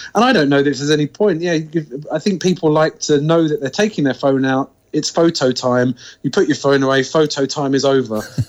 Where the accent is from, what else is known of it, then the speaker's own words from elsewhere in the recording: London, United Kingdom; I grew up in London